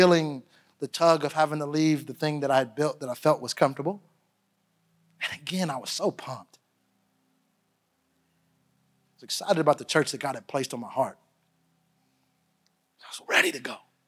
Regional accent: Missouri City, Texas, United States; also born or lived in Houston / Sugar Land / Alabama; I'm from Houston, Texas. I grew up Missouri City, Sugar Land, and I love my home, but I left for a little while and I pastored at a church in Alabama for about 12 years

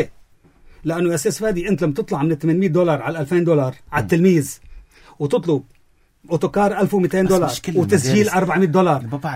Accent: Lebanon; نحن كشعب لبناني

